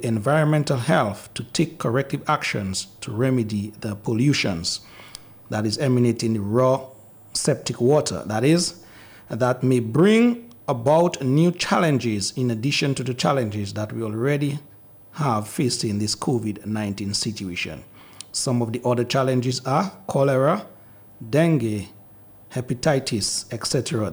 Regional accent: Petite Savanne, Saint Patrick, Dominica; Since I am from Petit Savan, I know the people and how they bring laughter to a serious situation.

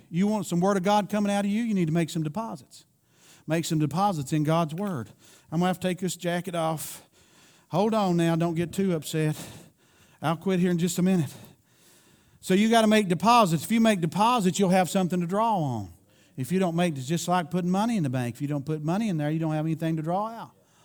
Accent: Kentucky, United States; I'm from Kentucky, for those of you that don't know it out there, that's why I said that.

